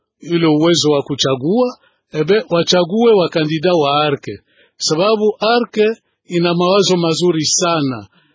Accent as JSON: {"language": "Swahili", "region": "Maniema", "country": "DR Congo", "tie": "born there", "said": "mimi ni mzaliwa wa Maniema, mateso ilipita mingi. Ni mzaliwa wa Ancien Kivu, mateso ilipita mingi. Ni mzaliwa wa Est ya République Démocratique du Congo"}